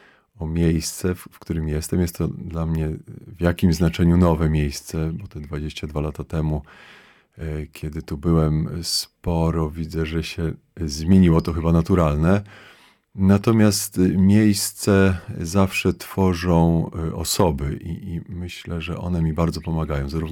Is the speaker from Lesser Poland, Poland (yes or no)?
no; Lublin, Lublin Voivodeship, Poland; born there; Ja w ogóle pochodzę też z diecezji lubelskiej, urodziłem się w Lublinie